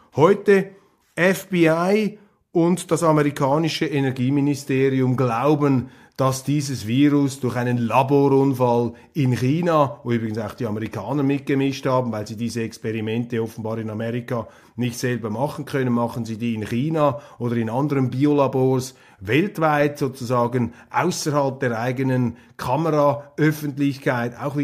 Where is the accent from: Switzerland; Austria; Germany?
Switzerland; aber ich bin Schweizer und ich bin Bürger, ich bin auch Milizpolitiker